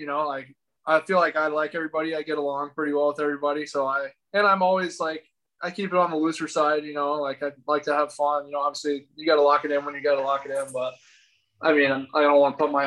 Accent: Texas, United States; I'm sure I had some when I was a kid, just growing up in Texas, but like I never wore them really like in high school or anything.

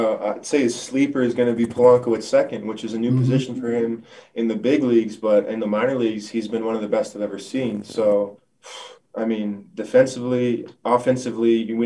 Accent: Germany; moved away; And to think, you know, that I came from Germany and you know, I get a little emotional because it's crazy.

